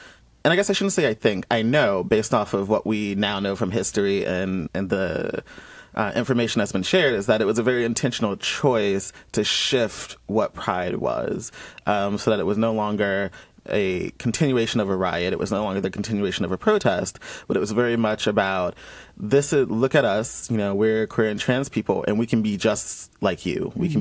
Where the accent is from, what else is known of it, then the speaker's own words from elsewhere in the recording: Columbus, Georgia, United States; moved away as an adult; I didn't really interact with a lot of people that I knew about until I left my hometown of Columbus, Georgia, after I turned 18.